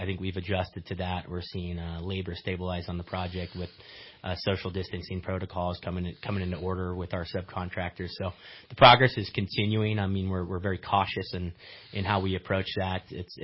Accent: Happy Valley, United States; We are Happy Valley boys. So we were born and raised in Happy Valley.

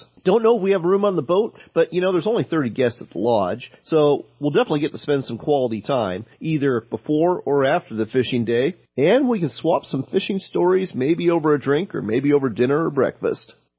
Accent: Washington, United States; That includes my home state of Washington State

